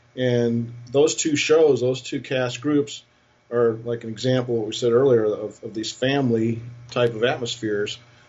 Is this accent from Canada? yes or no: no; San Diego, California, United States; of course, I grew up in San Diego, California, mm-hmm. and we moved there in the mid-70s